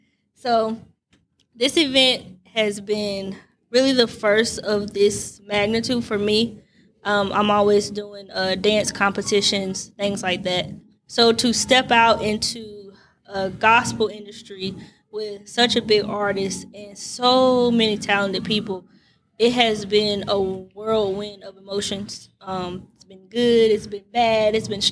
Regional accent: Warrenton, North Carolina, United States; now in Henderson, United States; When I'm from Warrenton, but I live in Henderson, North Carolina.

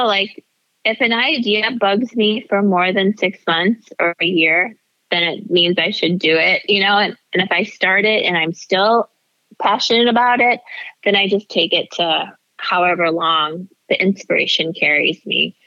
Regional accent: Mount Clemens, Michigan, United States; also born or lived in New York; now in Detroit, United States; Well, my family's here, and I'm a Midwest girl, I'm from Mount Clemens, so it's very different than New York.

